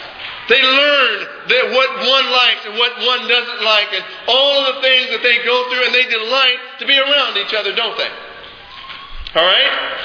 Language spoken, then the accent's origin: English; United States; born there; Lord, I thank you that I was born in America.